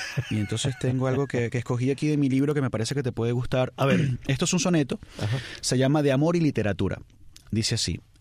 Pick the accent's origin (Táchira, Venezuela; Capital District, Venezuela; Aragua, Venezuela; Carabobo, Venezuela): Carabobo, Venezuela; Valencia; aun cuando yo crecí en Valencia, y es mi ciudad, realmente, y es una cosa muy extraña, yo pertenezco a la cuadra donde yo viví. Yo soy de, sucede que ese sitio está en Valencia, pero ser valenciano tiene otro montón de connotaciones